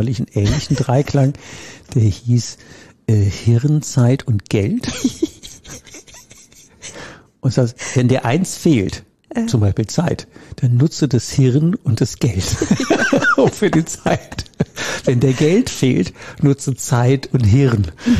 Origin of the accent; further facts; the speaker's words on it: North Rhine-Westphalia, Germany; Ich komme ja aus dem Rheinland